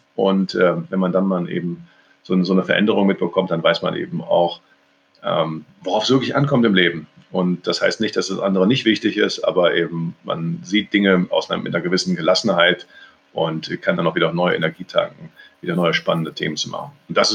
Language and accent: German; Cologne, North Rhine-Westphalia, Germany